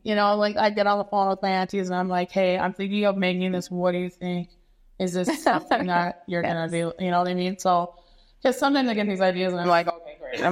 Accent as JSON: {"language": "English", "town": "Fort Peck", "region": "Montana", "country": "United States", "tie": "born or raised there", "said": "like living in Fort Peck, growing up in Fort Peck with my grandmother and picking up these things."}